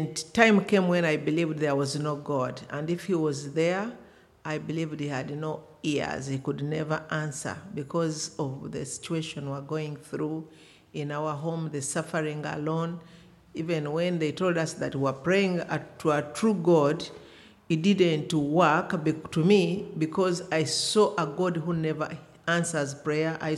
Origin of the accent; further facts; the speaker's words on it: Uganda; And I come from Uganda, but we do church planting in Kenya, Uganda, and Tanzania. A born-again Christian.